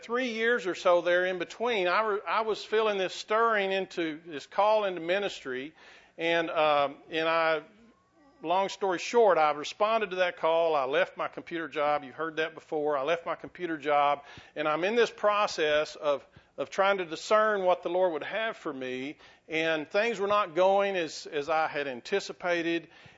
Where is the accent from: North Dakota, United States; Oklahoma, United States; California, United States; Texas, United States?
Texas, United States; Winters; born there; I was born in Winters, Texas, and they said, yeah, the Winters lizards or something like this. And it's the Winters blizzards. But I was born in Winters. We moved here in about 67, And so I've been here most of my life.